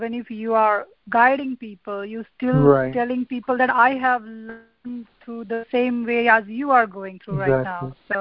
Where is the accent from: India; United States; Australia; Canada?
India; born there; Besides, I was born in India